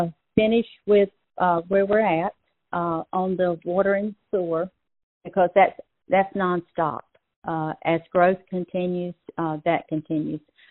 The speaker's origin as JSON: {"language": "English", "country": "United States", "tie": "born or raised there", "said": "I was born and raised in Brunswick County, seen a lot of changes, and I care. I love Brunswick County."}